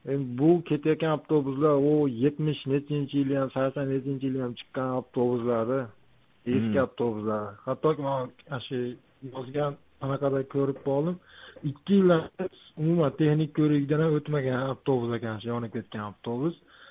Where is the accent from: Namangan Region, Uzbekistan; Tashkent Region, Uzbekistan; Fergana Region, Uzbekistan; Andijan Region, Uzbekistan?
Andijan Region, Uzbekistan; Andijan; Hozir ko'pchilik Andijonda yashayman, Andijonlikman aka.